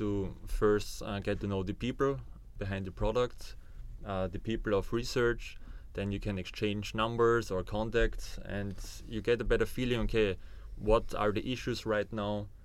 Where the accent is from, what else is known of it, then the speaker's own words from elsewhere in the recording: Austria; I'm from Austria.